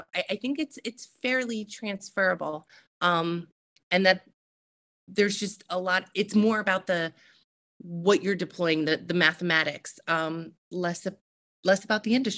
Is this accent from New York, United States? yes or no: yes; New York, United States; now in United Kingdom; I mean, I came from New York, which is, if you make it there, you make it everywhere.